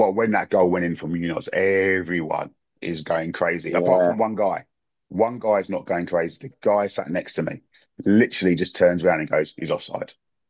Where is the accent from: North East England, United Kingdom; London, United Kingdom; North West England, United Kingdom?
London, United Kingdom; Well, I am from London, but I also can be from Australia.